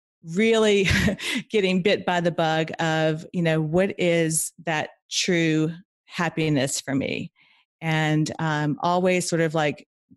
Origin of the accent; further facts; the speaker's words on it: New Orleans, Louisiana, United States; I was born and raised in New Orleans. I went to LSU. I studied architecture at LSU